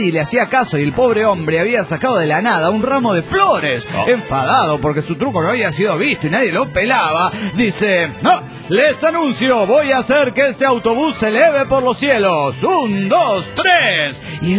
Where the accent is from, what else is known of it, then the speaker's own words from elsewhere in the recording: Jujuy, Argentina; estoy vivo en Jujuy y ahora estoy en Bolivia.